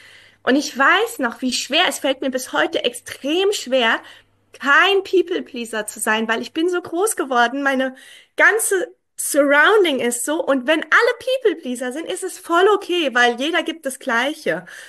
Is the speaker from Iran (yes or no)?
yes; Iran; Also wir sind ja Iraner